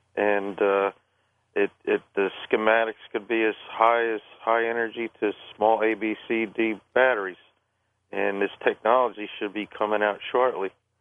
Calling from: Atlanta, Georgia, United States; I'm calling from Atlanta

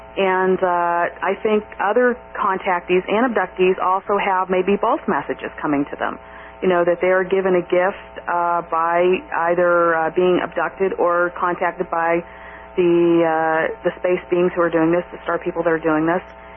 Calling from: Columbus, Ohio, United States; Hi, Kevin. … from Columbus.

